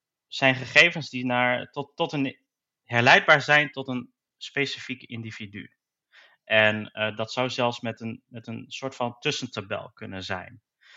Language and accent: Dutch; Hoogeveen, Drenthe, Netherlands; born there; now in Zwolle, Netherlands; Ja, ik ben bijna 42 jaar oud, geboren in Hoogeveen, woonachtig in Zwolle.